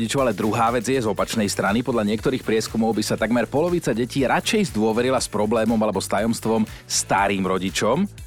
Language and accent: Slovak; Trnava, Trnava Region, Slovakia; aj u nás v Trnave sa to používalo.